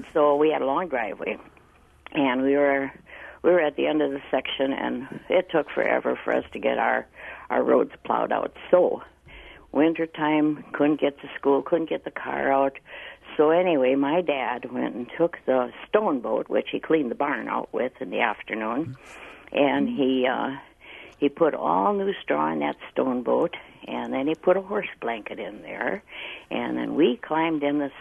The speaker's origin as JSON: {"language": "English", "town": "Edgar", "region": "Wisconsin", "country": "United States", "tie": "born or raised there", "lives_now": "Grafton, United States", "said": "I grew up in Marathon County out in Edgar, out in the country."}